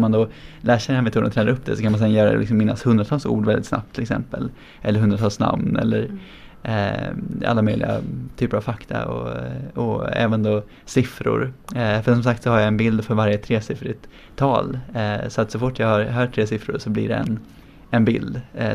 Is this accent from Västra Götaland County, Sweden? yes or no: yes; Skövde, Västra Götaland County, Sweden; Så jag ser mig själv gå igenom Skövde i Sverige där jag kommer ifrån, genom hela staden liksom